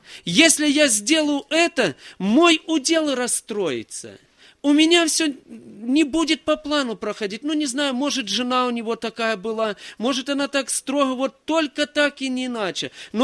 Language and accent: Russian; Belgorod, Belgorod Oblast, Russia; Мы вот из Белгорода приехали